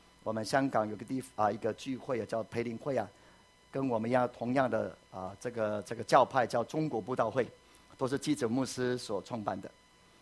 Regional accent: Taiwan; 我是台湾来的

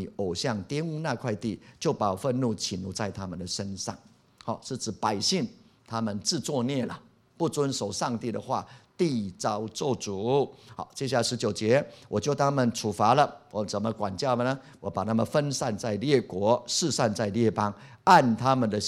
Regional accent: Puli, Nantou County, Taiwan; 我从小住在很漂亮的地方，就埔里嘛，山明水秀嘛。

